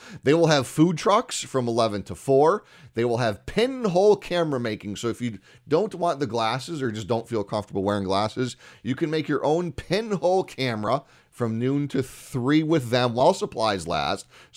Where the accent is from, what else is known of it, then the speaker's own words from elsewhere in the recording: Bristol, Connecticut, United States; like me in my hometown of Bristol